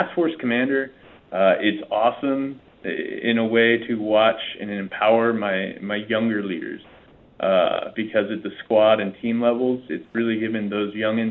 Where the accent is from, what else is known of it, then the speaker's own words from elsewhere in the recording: Portland, Oregon, United States; I kind of became a Southern Oregon transplant growing up in Portland. You know, growing up in Portland, I honestly, Southern Oregon to me was Eugene.